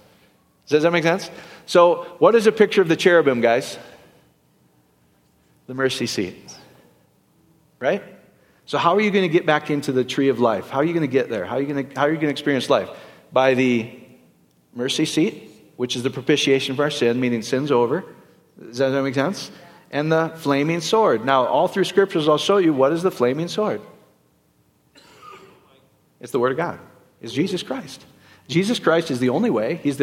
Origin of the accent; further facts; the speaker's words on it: Iowa, United States; I'm from Iowa. Can you speak English?